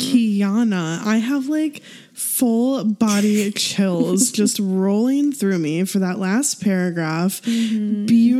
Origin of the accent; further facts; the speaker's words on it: England, United Kingdom; also born or lived in Portugal; I'm Portuguese because I was born there and I identify with my country, but I'm also English because I grew up in England.